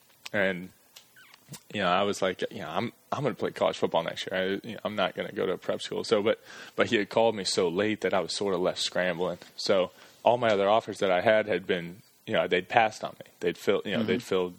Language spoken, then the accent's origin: English; Florida, United States; Well, I was born in Florida. My family moved probably 13 or 14 times. My dad, he used to build bridges. He was a civil engineer. And so every 2 years we'd go to a new bridge site. So, I mean, I lived all over Florida.